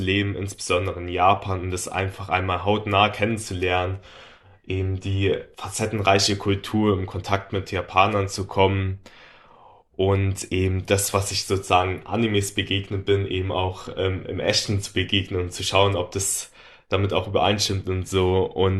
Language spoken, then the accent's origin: German; Mainz, Rhineland-Palatinate, Germany; ich bin 26 Jahre alt. Ich komme aus Mainz